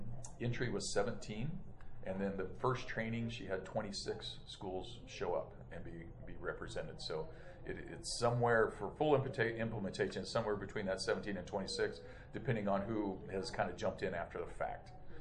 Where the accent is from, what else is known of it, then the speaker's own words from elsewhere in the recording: Kansas, United States; But anyway, she wound up being from my hometown in Kansas.